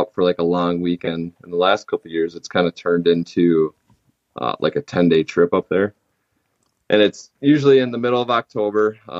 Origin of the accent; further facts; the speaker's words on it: Minnesota, United States; is to not only hunt in my home state of Minnesota, but every year try and go to a state